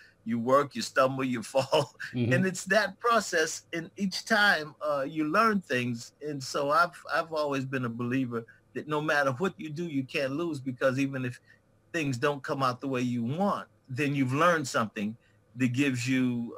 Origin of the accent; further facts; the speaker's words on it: Cleveland, Ohio, United States; I got involved in dramatics, amateur dramatics in my hometown of Cleveland, Ohio.